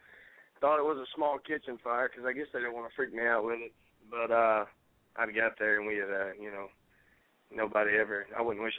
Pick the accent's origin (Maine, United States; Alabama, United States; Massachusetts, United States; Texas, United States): Alabama, United States; Alexander City; I mean, I grew up in a small community. I mean, Alexander City, it's, you know, our population is probably about 12,000, you know, 13,000, right, somewhere in that. We're a textile town